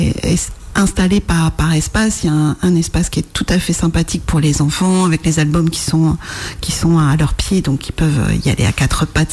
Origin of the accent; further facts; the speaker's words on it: Nantes, Pays de la Loire, France; Je viens de l'agglomération nantaise. Je vis dans l'agglomération nantaise